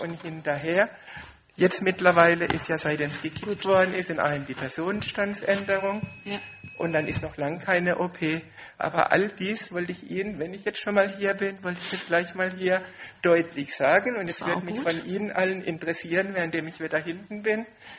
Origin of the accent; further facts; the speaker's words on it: Baden-Württemberg, Germany; accent: Baden; Weil ich komme aus Baden.